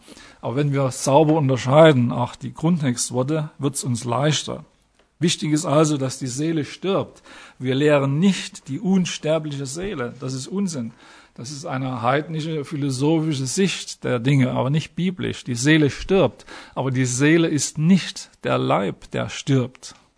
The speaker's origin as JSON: {"language": "German", "region": "Saxony", "country": "Germany", "said": "Tot, ich bin Sachse, muss sagen, mit zwei harten T, ne?"}